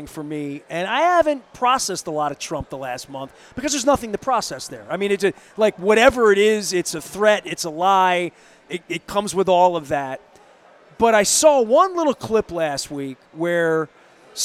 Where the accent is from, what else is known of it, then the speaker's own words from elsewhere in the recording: Dundalk, Maryland, United States; I grew up in Dundalk, and I grew up in Archie Bunker's Dundalk, as I say.